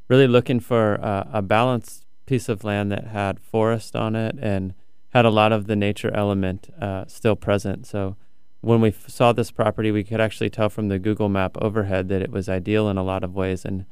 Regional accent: St. Louis, Missouri, United States; St. Louis, Missouri.

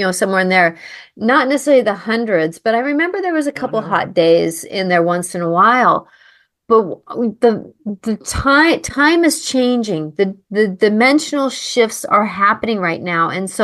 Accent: Seattle, Washington, United States; because I grew up in Seattle myself

